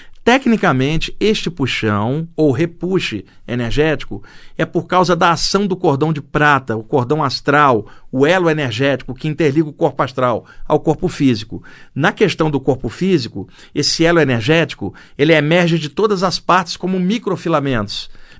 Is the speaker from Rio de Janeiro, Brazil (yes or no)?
yes; Rio de Janeiro, Brazil; now in São Paulo, Brazil; Você veio do Maranhão para cá, eu vim do Rio.